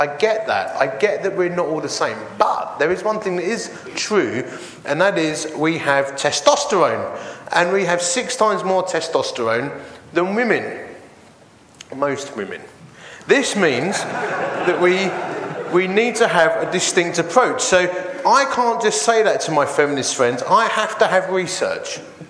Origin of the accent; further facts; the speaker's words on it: Romford, London, United Kingdom; As you see, I come from Romford and I lift weights